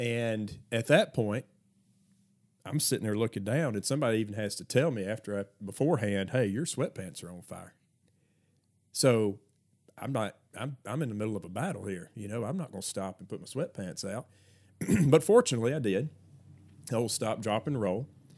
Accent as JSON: {"language": "English", "town": "Scottsboro", "region": "Alabama", "country": "United States", "tie": "born or raised there", "said": "we grew up in Jackson County, in Scottsboro, and we had our share of little trouble."}